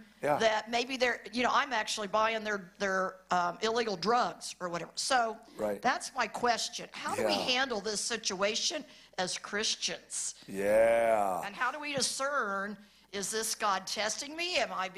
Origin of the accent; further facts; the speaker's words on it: Indiana, United States; And I'm from East Central Indiana, so I see it there, here, everywhere, with a sign up.